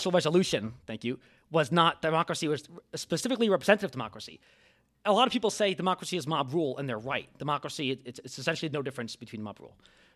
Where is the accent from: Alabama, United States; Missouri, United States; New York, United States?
New York, United States; who, by the way, is my hometown, my father's congressperson now